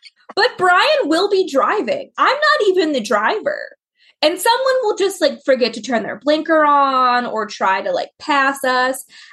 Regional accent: Florida, United States; And I'm like, Nick, I'm from Florida. There are no red flag pets.

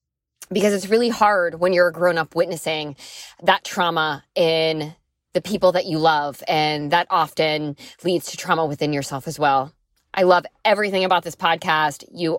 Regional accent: New Jersey, United States; I'm from New Jersey.

